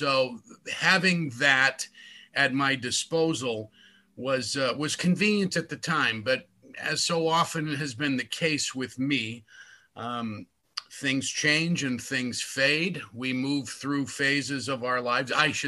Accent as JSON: {"language": "English", "town": "Hammond", "region": "Indiana", "country": "United States", "tie": "born or raised there", "said": "That's at WJOB in Hammond, my hometown radio station"}